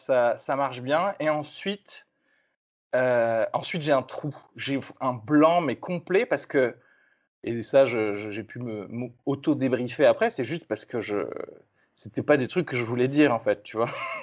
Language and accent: French; Toulouse, Occitanie, France; Mais voilà, je viens de Toulouse